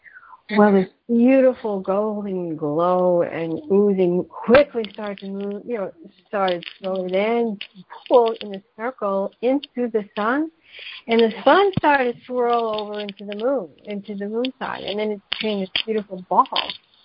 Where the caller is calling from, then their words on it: Florida, United States